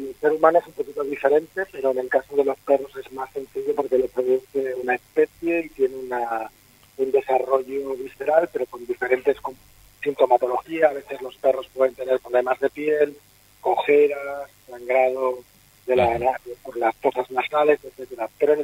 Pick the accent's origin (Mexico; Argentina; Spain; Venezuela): Spain; Sí, soy español.